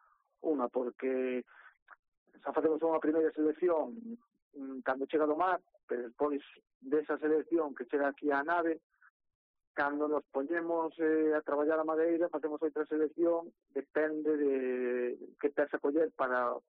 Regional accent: Ribeira, Galicia, Spain; eu estaba moito tempo fora da casa, e queríame establecer un pouquiño aquí, non? Na miña terra, en Ribeira.

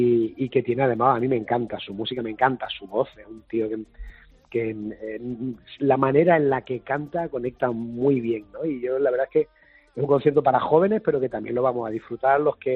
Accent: Málaga, Andalusia, Spain

